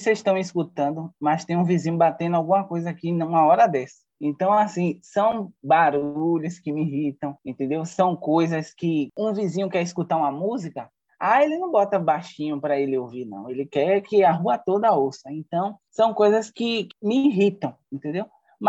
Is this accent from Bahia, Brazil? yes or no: yes; Salvador, Bahia, Brazil; Eu nasci em Salvador, Bahia, moro no bairro do Rio Vermelho, também nasci aqui.